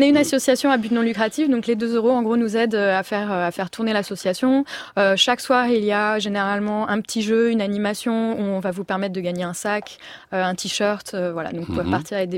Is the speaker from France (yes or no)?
yes; France; comme je suis française